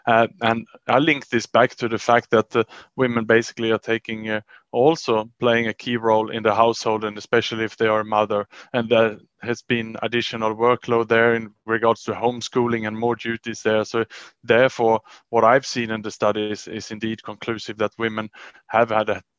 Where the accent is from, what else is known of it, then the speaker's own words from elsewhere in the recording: Sweden; I come from Sweden